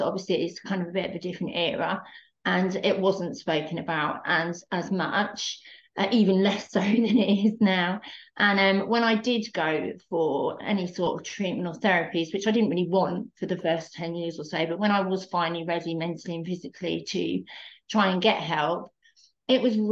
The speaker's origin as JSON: {"language": "English", "region": "London", "country": "United Kingdom", "said": "I am a qualified therapist. I'm from London in the UK."}